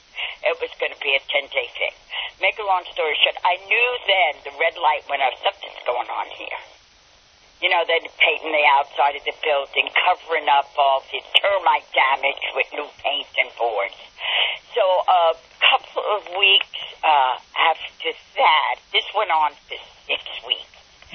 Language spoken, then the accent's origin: English; New York City, New York, United States; you know, I come from the South Bronx. I can have a temper.